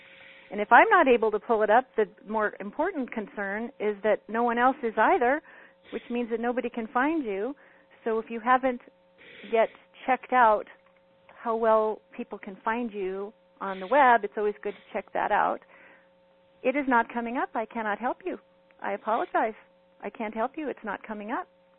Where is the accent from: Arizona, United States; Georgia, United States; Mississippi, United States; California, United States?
California, United States; I'm from the San Fernando Valley, so I hope it's nice and sunny in San Fernando Valley.